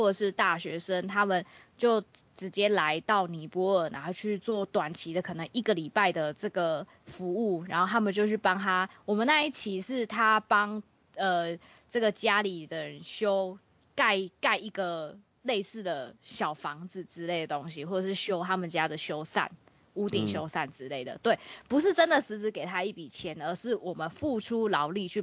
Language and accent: Chinese; Taiwan; 因为我们台湾人入境哈萨克要去、类似移民署的东西办一个，就是前在3天内要赶快办一个签证。